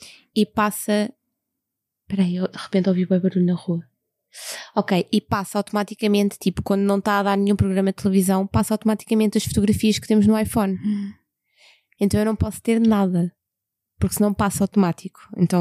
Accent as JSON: {"language": "Portuguese", "town": "Cascais", "region": "Lisbon", "country": "Portugal", "said": "eu vim de Cascais, é uma loucura também."}